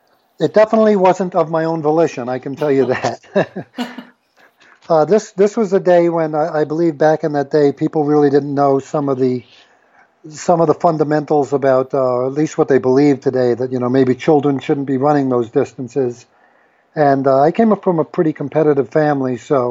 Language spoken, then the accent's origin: English; New York City, New York, United States; I went around the reservoir because I grew up in Manhattan.